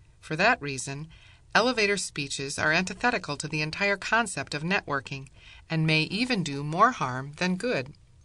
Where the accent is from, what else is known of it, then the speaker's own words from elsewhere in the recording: Midwest, United States; Maybe it's because I'm from the Midwest, but I don't know many people who would actually bend the CEO's ear on that elevator ride.